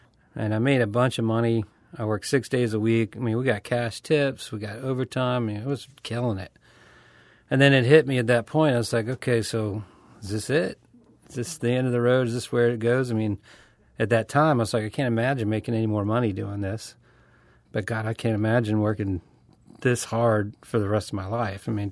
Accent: Louisiana, United States; They found out I was from Louisiana. I'm like, we should do a Cajun thing at dinner.

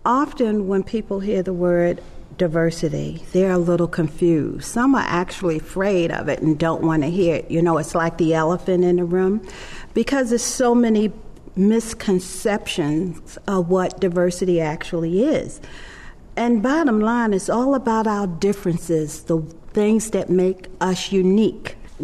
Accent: Baltimore, Maryland, United States; I grew up in Baltimore, Maryland. And you know, I must tell you, the last place I thought I would live is this far south, because I'm a child of the 60s.

